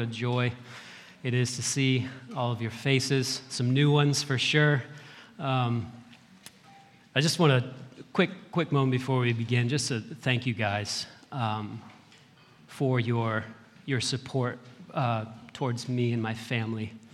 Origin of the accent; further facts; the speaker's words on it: Vermont, United States; In the small town that I grew up in Vermont, the street Slade Avenue is where I grew up